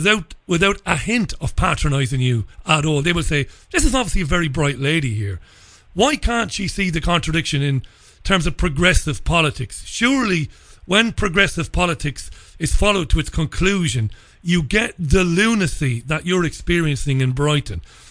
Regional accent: Ireland; now in United Kingdom; I'm an Irish guy living in England.

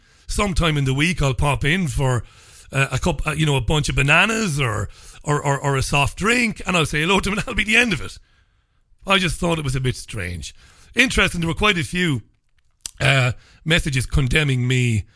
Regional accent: Ireland; And I'd be fairly hypocritical because I'm not English. I'm Irish.

